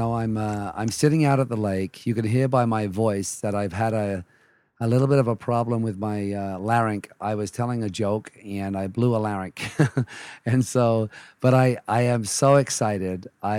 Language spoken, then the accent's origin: English; England, United Kingdom; growing up in England, where there was a lot of bombings